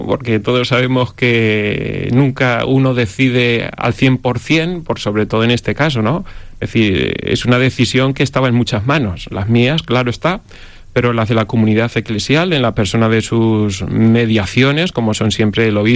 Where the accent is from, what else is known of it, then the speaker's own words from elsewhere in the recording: Albacete, Castilla-La Mancha, Spain; Bueno, pues eso, soy de Albacete, manchego, como nosotros decimos